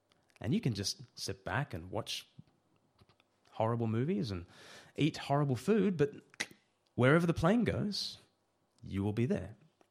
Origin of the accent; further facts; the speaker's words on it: Australia; now in United Kingdom; As an Australian living in the UK, I'm often reminded of sporting results unbidden.